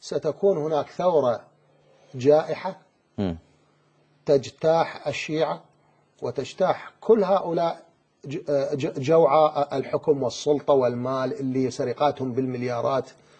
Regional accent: Al Anbar, Iraq; أنا ابن الأنبار، أنا ما عندي مشكلة بالأنبار، بالعكس أهل الأنبار وكلهم يريدوني وكلهم أعرفهم وألتقي بيهم

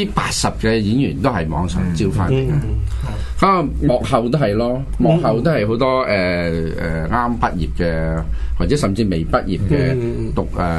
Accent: Hong Kong; 都想我哋香港人拍翻我哋香港嘅電影

